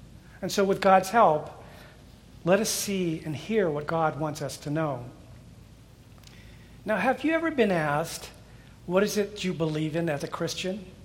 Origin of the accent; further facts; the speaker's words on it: Thousand Oaks, California, United States; You know, growing up in Thousand Oaks, there were only a few things that I could do during the summer months.